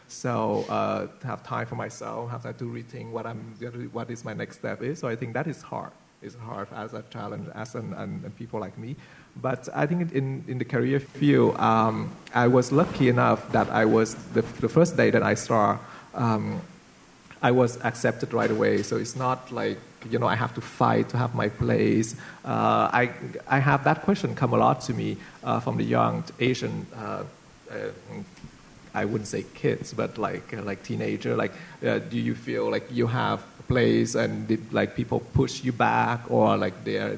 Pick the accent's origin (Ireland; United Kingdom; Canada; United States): Canada; They're just looking me as a Canadian designer, and that's it.